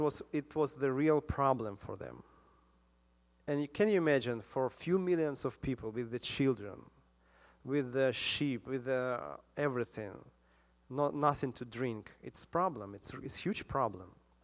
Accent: Ukraine; English is a second language; moved away; I came from Ukraine, so I had more experience about it. We had times with no water for a long time.

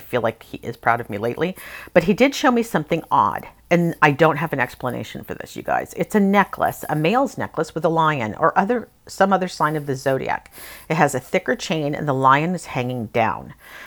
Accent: Santa Cruz, California, United States; I'm from Santa Cruz. I believe in spirit.

